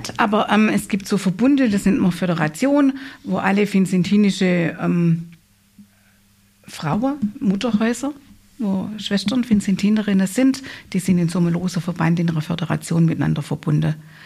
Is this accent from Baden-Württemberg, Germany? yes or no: yes; Heilbronn, Baden-Württemberg, Germany; born there; Ja, ich bin in Heilbronn geboren.